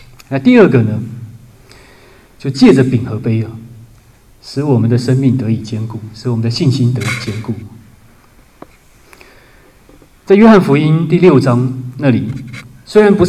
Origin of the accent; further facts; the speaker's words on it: China; 对我们中国人说就是米饭